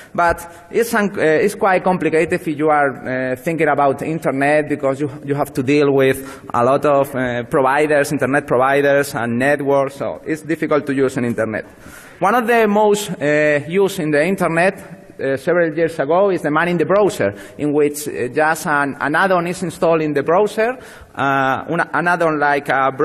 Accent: Spain; I'm from Spain, so it's normal.

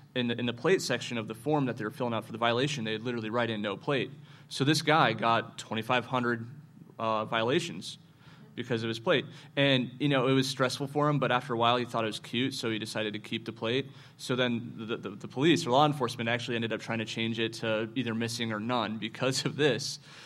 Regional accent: Arizona, United States; We're from Arizona, and I would like to get out, but that's where we're from.

